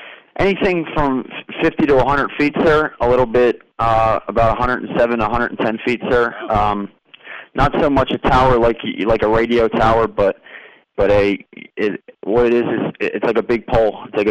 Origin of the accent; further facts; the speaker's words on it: Pennsylvania, United States; I'm from Bucks County, Pennsylvania. It's right outside of Philadelphia.